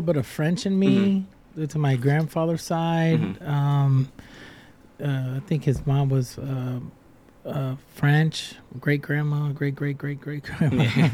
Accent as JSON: {"language": "English", "country": "Puerto Rico", "said": "because I'm from Puerto Rico, so I know my people, you know."}